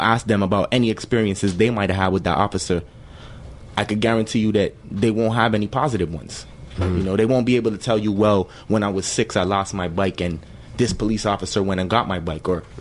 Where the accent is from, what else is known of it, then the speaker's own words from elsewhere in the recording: Montreal, Quebec, Canada; in certain neighborhoods like me, I'm from Elmhurst, St. Jack Street, NDG, you know.